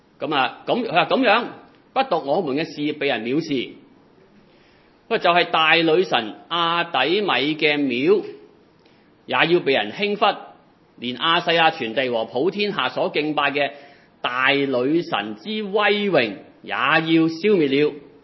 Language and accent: Cantonese; Hong Kong; 即係你知道我哋香港人啦，咩事都咩噶嘛